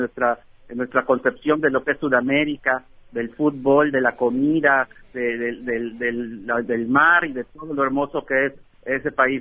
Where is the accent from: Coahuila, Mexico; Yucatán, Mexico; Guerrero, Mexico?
Yucatán, Mexico; Mérida; al regresar a mi tierra, a Mérida, Yucatán, pues me vi en la necesidad de ya de ejercer ese conocimiento de otra manera